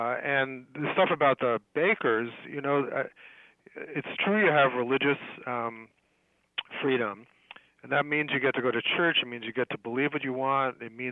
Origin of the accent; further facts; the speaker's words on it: New Jersey, United States; I grew up in New Jersey because I'm Jewish, and my father could not find a job in New York City because they were discriminating against Jewish engineers.